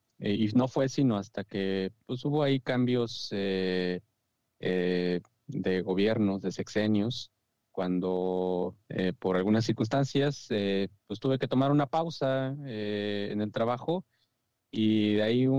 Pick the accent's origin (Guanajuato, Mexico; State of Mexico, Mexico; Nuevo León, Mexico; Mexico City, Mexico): State of Mexico, Mexico; Tlalnepantla; Yo soy del Estado de México, aunque cuando me preguntan siempre de dónde soy, les digo que soy de la Ciudad de México. Nací en Tlanepantla, que para quienes no conozcan, ubiquen esta zona en la parte centro del país.